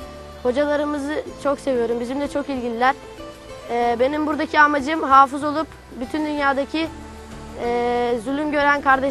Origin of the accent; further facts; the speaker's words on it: Konya, Turkey; Ben Konyalıyım.